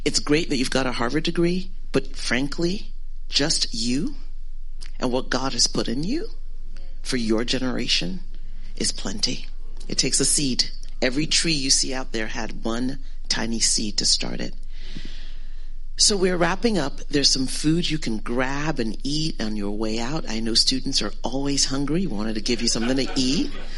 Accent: Zaria, Kaduna State, Nigeria; born there; I was born in Zaria. Hello. My Hausa is nil

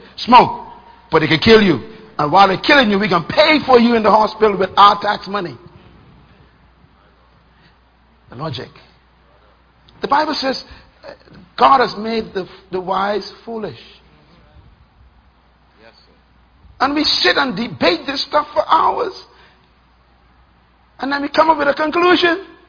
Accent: Bain Town, New Providence, Bahamas; Yeah, I grew up in Baintown, Mom.

